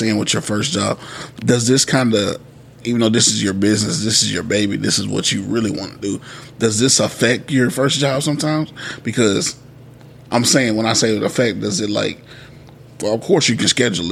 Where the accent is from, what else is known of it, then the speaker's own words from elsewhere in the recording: Radcliff, Kentucky, United States; When I come to Bowling Green, Kentucky, I'm from Radcliffe.